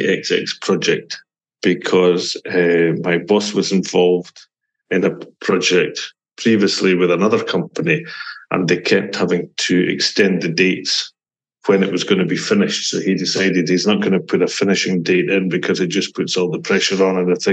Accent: Scotland, United Kingdom; moved away as an adult; now in Switzerland; people will be able to tell by my accent that I'm not a true Swiss. I was born and brought up in Scotland and came here for a winter season. It's been a very long winter season. It's been 33 years now. 34? No, it's 34 years now.

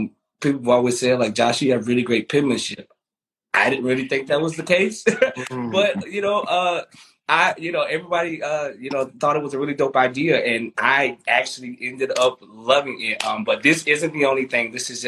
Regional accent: the South, United States; So this particular saying, it came from, you know, growing up in the South

